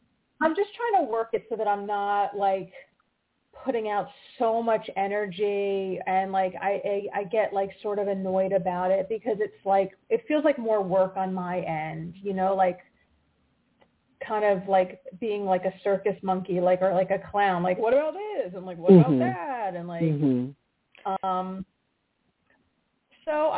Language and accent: English; New York, United States; you know, I come from New York and I'm used to pitching a lot of people